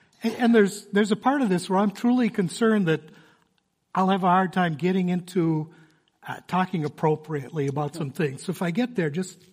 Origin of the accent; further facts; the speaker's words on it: Braham, Minnesota, United States; I grew up in Minnesota, about an hour north of here. I went to high school in Braham, Minnesota. and went to St. Stephen's Lutheran Church in Braham.